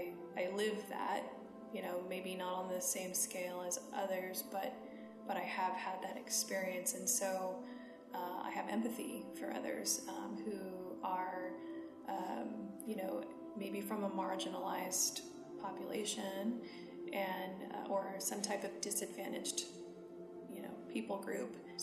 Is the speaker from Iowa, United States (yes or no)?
no; Fresno, California, United States; I'm from Fresno. I grew up here in the Central Valley. My parents also grew up here in California. They're first generation American.